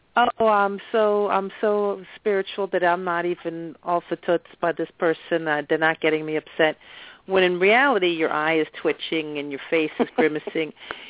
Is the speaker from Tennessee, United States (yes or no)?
no; New York City, New York, United States; I'm from New York City.